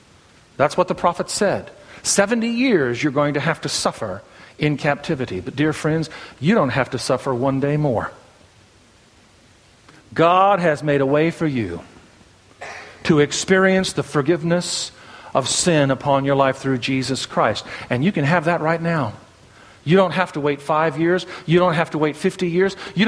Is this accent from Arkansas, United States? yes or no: yes; Arkansas, United States; I was raised back in Arkansas, and one of the mottos that we had back when I was a kid, being raised in those hills and hollers back there, is, you know, we Arkies may not always be right, but we ain't never wrong.